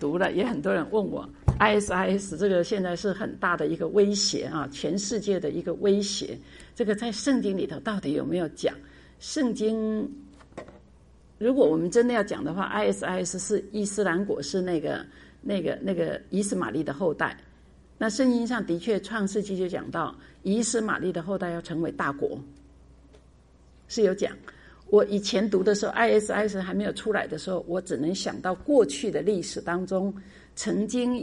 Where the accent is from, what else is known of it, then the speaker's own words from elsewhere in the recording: China; 我自己是美国公民嘛，那我是中国人，我是美国公民呢